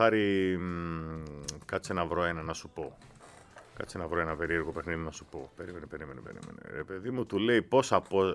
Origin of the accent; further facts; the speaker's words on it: Peloponnese, Greece; Μου λέει, από πού είσαι καταγωγή? Λέω, από το Λεμαϊδά. Μου λέει, στην Πελοπόννησο δεν είναι? Λέω, πώς πας για Μεγαλόπολη? Δίπλα.